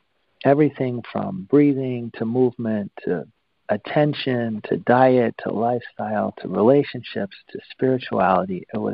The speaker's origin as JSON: {"language": "English", "town": "Seattle", "region": "Washington", "country": "United States", "tie": "born or raised there", "said": "And I was born on the West Coast. I grew up in Seattle, and I am a West Coast boy."}